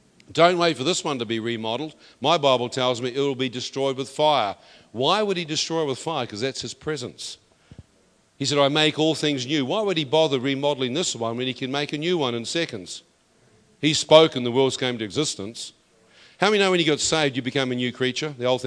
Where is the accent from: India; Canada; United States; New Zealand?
New Zealand; And I'm a Kiwi.